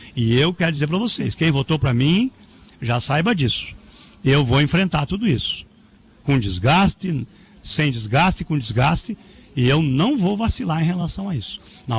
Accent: Soledade, Rio Grande do Sul, Brazil; born there; em Soledade, no interior de Soledade, que era Mormaço. E dali que eu vim, e um dia para lá que eu vou.

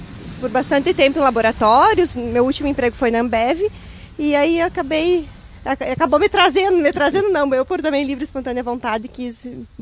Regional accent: Cacique Doble, Rio Grande do Sul, Brazil; Eu sou de Cacique Doble, natural de Cacique. Meus pais, nasci lá. Meus pais ainda também continuam lá, morando no interior. Também são agricultores, então eu sou filho de agricultores também.

